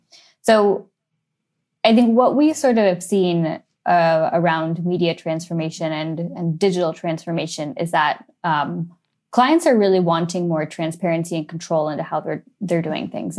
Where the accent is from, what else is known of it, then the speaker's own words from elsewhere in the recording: San Francisco, California, United States; moved away as an adult; now in London, United Kingdom; I'm actually originally from San Francisco, so I'm one of the very few people who was born and bred in San Francisco, grew up in the city while Silicon Valley was booming.